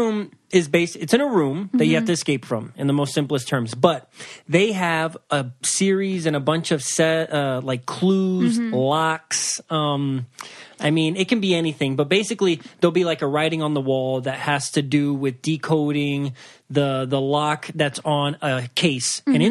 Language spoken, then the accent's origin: English; Wisconsin, United States; Maybe a Midwestern thing. I'm from Wisconsin.